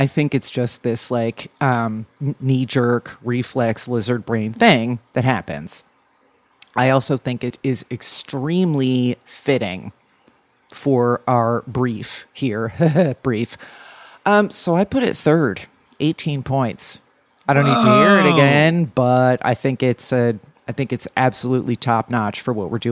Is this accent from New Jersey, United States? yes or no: yes; New Jersey, United States; I'm from New Jersey. I understand how these things work.